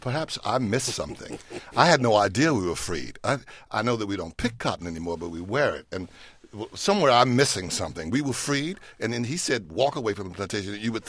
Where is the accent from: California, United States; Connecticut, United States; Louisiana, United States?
Louisiana, United States; And see, I'm from the South. I'm from Louisiana.